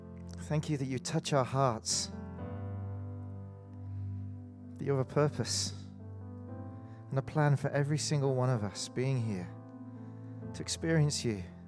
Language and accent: English; North East England, United Kingdom; born there; And my story began 46 years ago in the northeast of England. Yes, I am British.